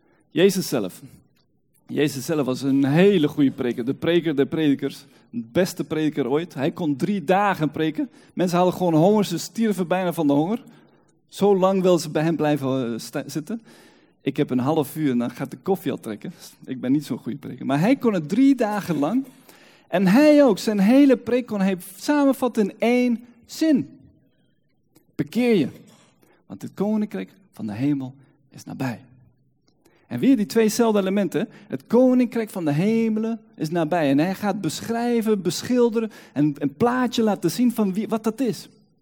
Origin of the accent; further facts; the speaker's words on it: Colombia; toen legde ik uit, ik ben in Colombia opgegroeid.